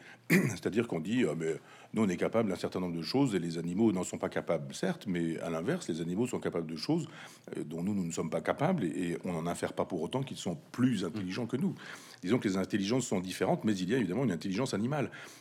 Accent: Chambois, Normandy, France; dans mon village natal, Chambois, 500 habitants

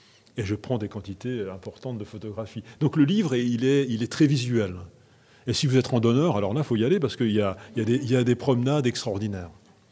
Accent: Grand Est, France; C'est-à-dire que je suis lorrain. Donc en fait, on a la chance en Lorraine

